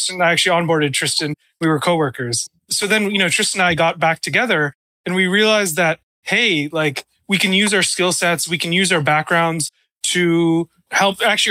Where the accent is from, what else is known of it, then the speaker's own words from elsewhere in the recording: Michigan, United States; So I grew up in Michigan. I'm in Michigan now. I've always been surrounded by the automotive industry.